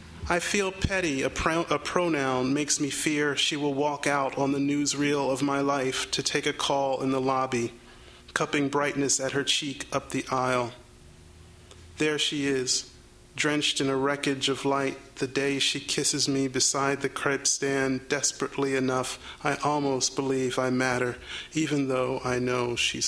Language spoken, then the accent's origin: English; New Jersey, United States; But it is no way biographical. I'm from South Jersey. and so this is wholly an act of appropriation.